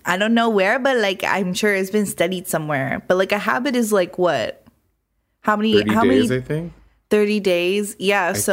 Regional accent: Phoenix, Arizona, United States; Like even Phoenix, Arizona, my hometown, it gets the countdown before us.

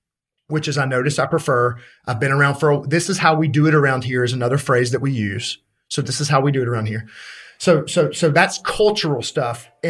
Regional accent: Birmingham, Alabama, United States

